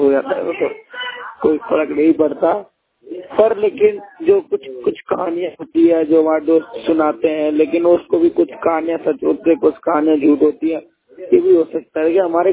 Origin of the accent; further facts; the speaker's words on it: Delhi, India; मैं दिल्ली का रहने वाला हूँ।